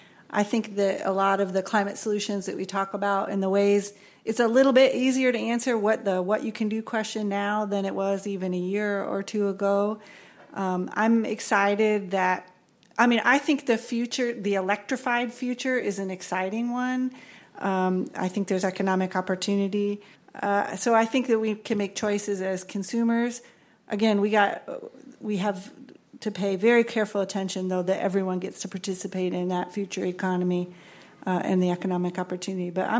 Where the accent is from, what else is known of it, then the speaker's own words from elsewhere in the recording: Midwest, United States; now in Minnesota, United States; I'm not from Minnesota. I am a Midwesterner, but I've been here now a few years, and I am really drinking the Minnesota Kool-Aid.